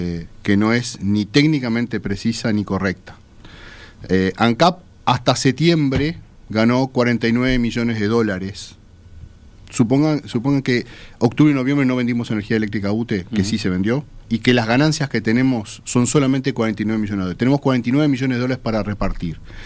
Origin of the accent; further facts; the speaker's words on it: Uruguay; En realidad, como uruguayo uno dice